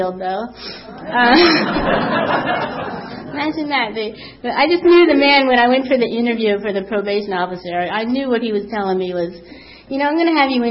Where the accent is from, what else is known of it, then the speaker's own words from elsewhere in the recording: New Jersey, United States; born there; Okay, so I was born in New Jersey at a very young age.